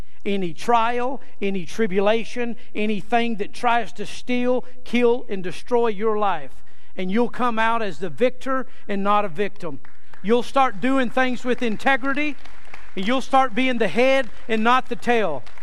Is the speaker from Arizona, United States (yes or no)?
yes; Casa Grande, Arizona, United States; born there; My dad told me after he worked for John Wayne, the Duke, when I was born in Casa Grande